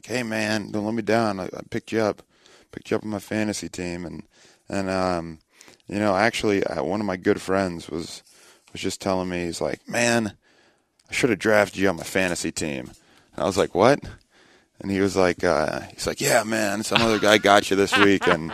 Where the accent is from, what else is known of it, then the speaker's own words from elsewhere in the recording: Kansas City, Missouri, United States; obviously my team was the Chiefs growing up in Kansas City